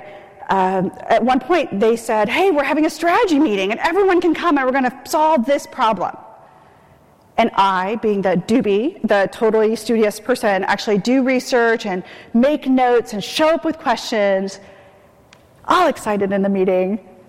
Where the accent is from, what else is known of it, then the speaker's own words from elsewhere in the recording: India; As a girl, as an Indian Islamic girl, my job, my value, was to marry well.